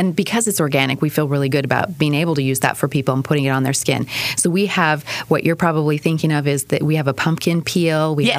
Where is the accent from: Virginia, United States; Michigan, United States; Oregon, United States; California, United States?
Oregon, United States; Portland; moved away as an adult; also born or lived in New Orleans; Originally, I'm from Portland, Oregon. Uh-huh. And then I migrated here through New Orleans. And so I was in New Orleans for about 8 years, and now we've been here for about a year.